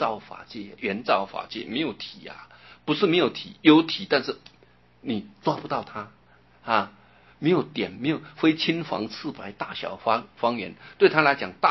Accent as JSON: {"language": "Chinese", "country": "China"}